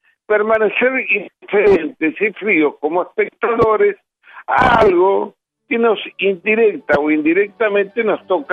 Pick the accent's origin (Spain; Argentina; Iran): Argentina; Eso es lo que me mueve a mí como argentino